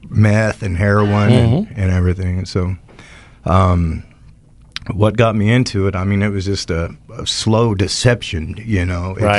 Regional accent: Lafayette, United States; From Lafayette.

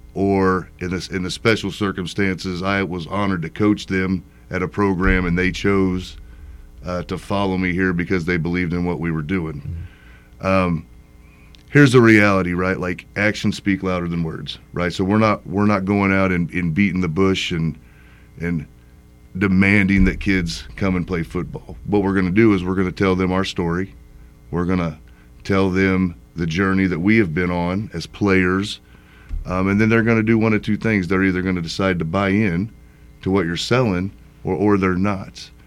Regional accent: Kirklin, Indiana, United States; I grew up in Kirkland. Came from a less than perfect home, right?

